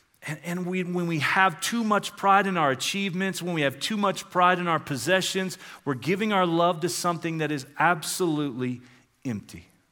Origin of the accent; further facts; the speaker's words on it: Oklahoma, United States; I grew up in Oklahoma. There's not a whole lot to look at in Oklahoma. So we would travel here. We would travel to Colorado because it's such a beautifully, visually, a beautiful state.